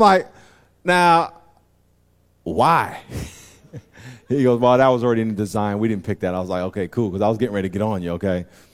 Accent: New York, United States; I have a friend I grew up with in New York as a kid, and he just moved out here about a year ago.

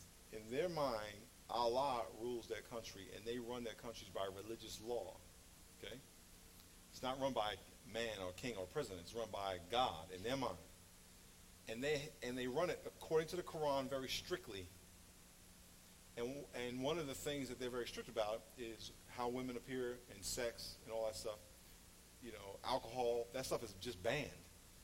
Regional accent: New York, United States; those guys ran those planes into New York, and I'm from New York, and it was a horrible thing what they did.

